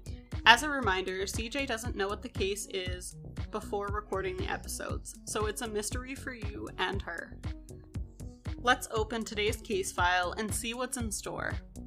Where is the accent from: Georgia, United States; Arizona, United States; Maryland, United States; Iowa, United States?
Maryland, United States; where I grew up in Maryland is about 30 minutes south of Baltimore.